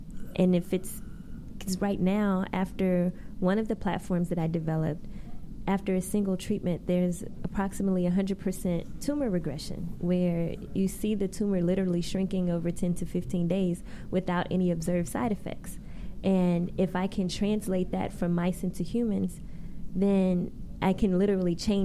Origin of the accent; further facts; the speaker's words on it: St. Louis, Missouri, United States; It's my hometown.